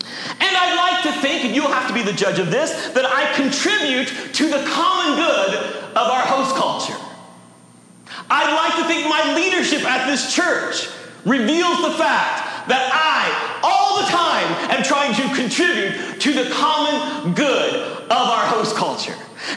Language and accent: English; United States; America is my home. I I am culturally an American. I know this better than most of you because I've lived in other world areas.